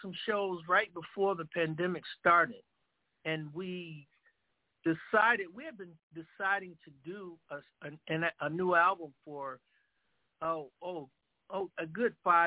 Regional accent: Michigan, United States; And, you know, I'm from Michigan, so, you know, I'm pretty familiar with a lot of the artists, and they knew me.

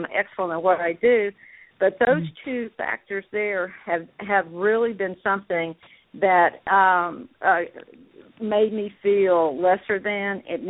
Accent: the South, United States; And I grew up in the South, and I hate to tell you how old I am, so I'm not going to tell you how old I am.

